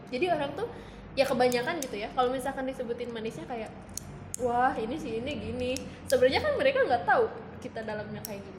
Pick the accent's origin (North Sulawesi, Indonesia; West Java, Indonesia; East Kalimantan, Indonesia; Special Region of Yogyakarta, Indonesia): West Java, Indonesia; Bandung; born there; aku lahir di Bandung 7 Desember 97.